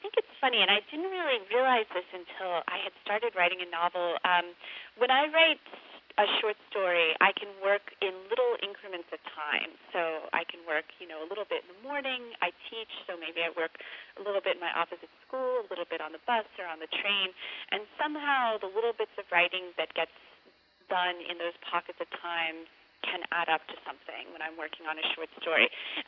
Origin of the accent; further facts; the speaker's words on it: Florida, United States; moved away as an adult; I'm from Florida, and I lived there from you know, childhood until I was in my early 20s